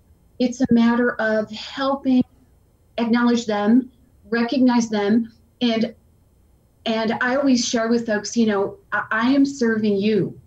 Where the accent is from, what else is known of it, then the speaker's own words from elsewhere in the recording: Chicago, Illinois, United States; No, I'm from Chicago.